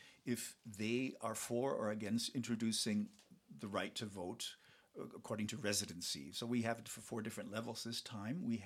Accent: United States; I was more interested in my home country. I'm from the United States.

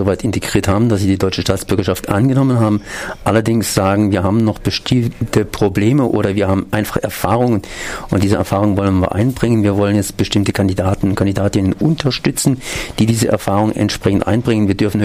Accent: Germany; Ich bin Deutscher.

